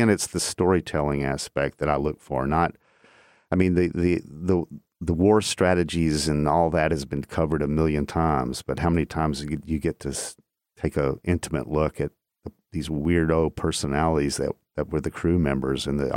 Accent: Chattanooga, Tennessee, United States; And when I grew up in Chattanooga in the 60s and 70s, it was a completely different place than it is now.

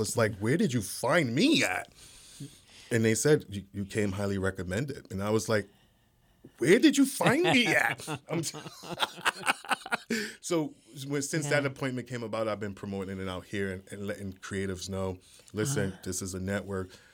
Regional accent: New York, United States; moved away as an adult; now in Pennsylvania, United States; So I'm originally a New Yorker.

